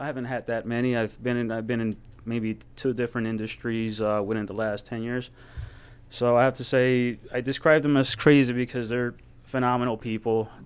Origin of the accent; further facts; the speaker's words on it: Colombia; now in United States; when I first came to this country, I'm from Colombia